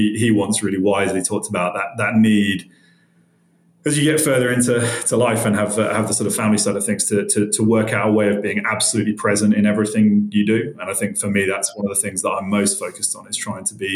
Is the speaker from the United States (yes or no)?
no; Reading, South East England, United Kingdom; I'm in my late 30s, so I grew up just outside London, so basically in a small town called Reading, which will mean a lot to British people and not a lot to others. It's not a town that's well known for being that exciting